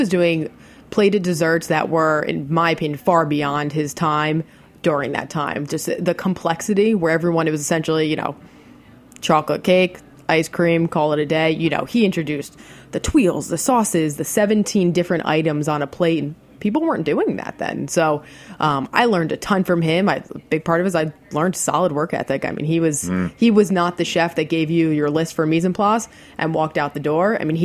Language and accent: English; New Jersey, United States; No, I'm born and raised in New Jersey.